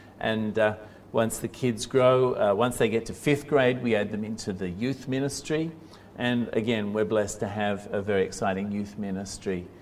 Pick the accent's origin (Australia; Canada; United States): Australia; Sydney, New South Wales; now in Japan; I grew up in Sydney